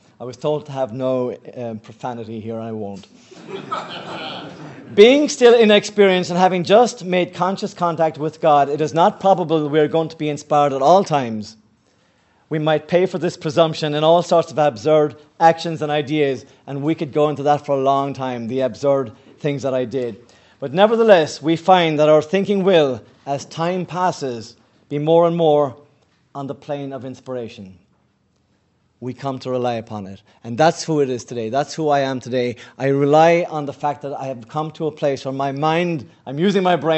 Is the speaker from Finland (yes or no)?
no; Ireland; You can probably tell already that my accent puts me in a different country. I come from Ireland. I come from a very, very serious drinking family in Ireland.